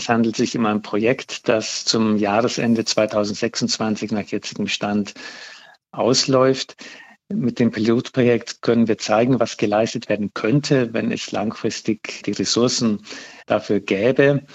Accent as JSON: {"language": "German", "region": "Bavaria", "country": "Germany", "tie": "born or raised there", "said": "also auch in meiner Heimatgegend, ich selber stamme aus Bayern, gab es Fälle von rechter Gewalt, die sich zugetragen haben zu der Zeit, als ich dort noch gelebt habe"}